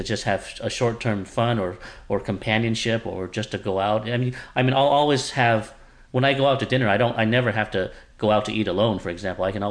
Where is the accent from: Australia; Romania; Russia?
Russia; now in United States; even if I grew up in Russia. But of course, I'm not going to be spoiled and have all the material comforts of America.